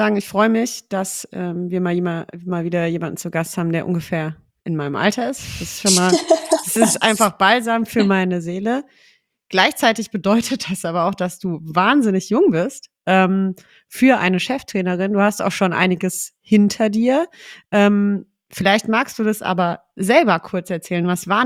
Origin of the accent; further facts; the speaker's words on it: Tübingen, Baden-Württemberg, Germany; now in Frankfurt, Germany; ich komme aus Tübingen und habe angefangen, Fußball zu spielen